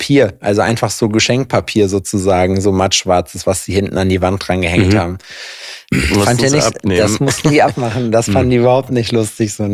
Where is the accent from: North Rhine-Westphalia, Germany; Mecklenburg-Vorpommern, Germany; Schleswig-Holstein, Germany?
North Rhine-Westphalia, Germany; Lüdenscheid; Bei uns in Lüdenscheid hat sich mal bei einer Kirmes so eine Kapsel, so eine Gondel gelöst vom Breakdancer.